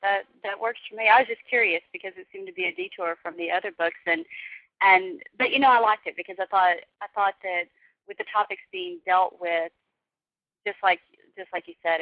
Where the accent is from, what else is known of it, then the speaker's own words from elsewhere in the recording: the South, United States; Now, I'm from the South, and almost every funeral is open casket.